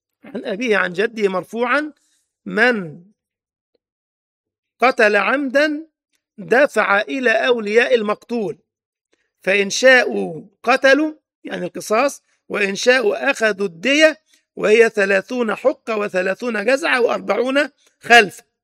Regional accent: Egypt; وكذلك المعتوه، بيسموه عندنا في مصر العبيط

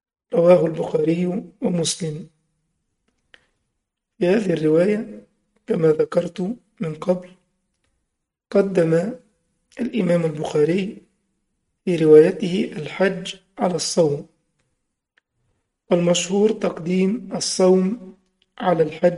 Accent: Egypt; إحنا مثلا أهل مصر لو وقفنا مع هذه الآية بدارجتنا

